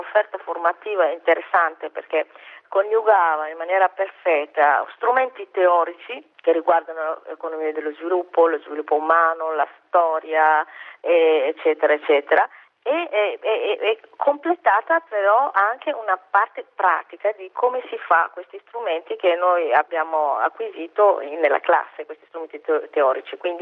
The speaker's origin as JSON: {"language": "Italian", "country": "Somalia", "said": "io sono somala e vengo dalla Somalia"}